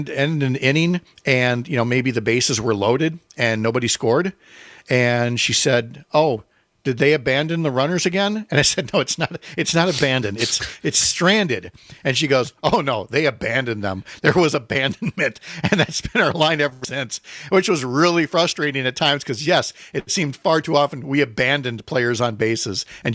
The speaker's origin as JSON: {"language": "English", "region": "Minnesota", "country": "United States", "tie": "born or raised there", "said": "I remind people that I grew up in Minnesota in the decade of the 1970s."}